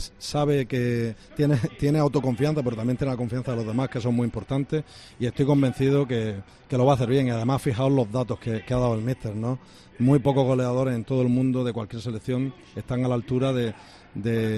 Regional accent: Spain; yo como español apuesto por España, ¿no?

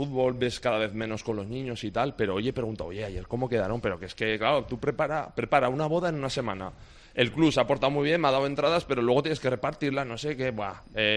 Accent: Ejea de los Caballeros, Aragon, Spain; Yo pues me crié en Egea, en mi pueblo, y ya desde los 12 años en el Zaragoza

